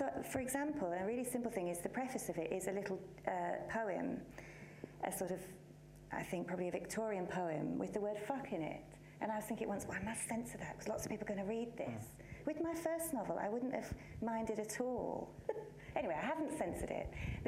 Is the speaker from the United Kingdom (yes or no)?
yes; Wetherby, Yorkshire, United Kingdom; also born or lived in Essex; Yeah, my Yorkshire bits was... I grew up near Wetherby between 10 and 16, so teenage years.